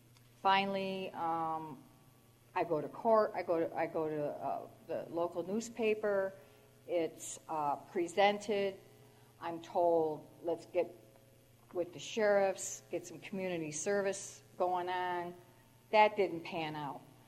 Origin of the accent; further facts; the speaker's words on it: Buffalo, New York, United States; I moved out to a rural area about 12 years ago. I grew up in Buffalo.